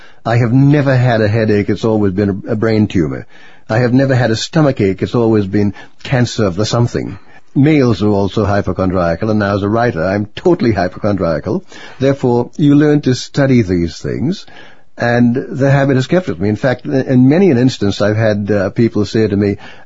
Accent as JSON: {"language": "English", "country": "Trinidad & Tobago", "tie": "born or raised there", "said": "particularly growing up in Trinidad Tobago, being raised by Irish missionary Roman Catholic priests"}